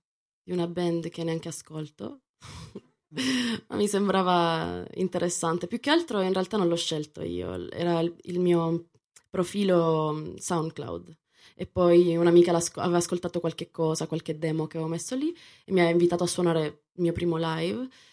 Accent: Mexico; Italian is a second language; In realtà io vengo dal Messico, quindi questo è il mio primo anno.

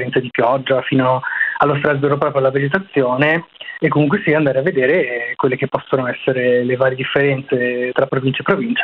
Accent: Albania; Italian is a second language; now in Italy; il caso albanese, non fosse altro perché è il mio paese di origine

